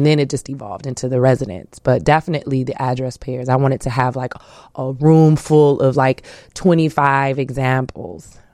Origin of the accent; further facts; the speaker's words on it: Inglewood, California, United States; Because, you know, being from Inglewood, growing up in Inglewood...